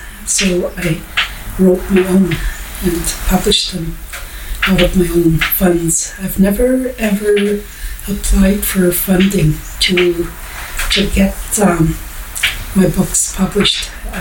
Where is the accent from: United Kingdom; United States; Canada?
Canada; Lac Seul, Ontario; I am Bear Clan, and I'm from Lac Seul, Ontario. I have been a language teacher all my life, and I speak Anishinaabe Mohin.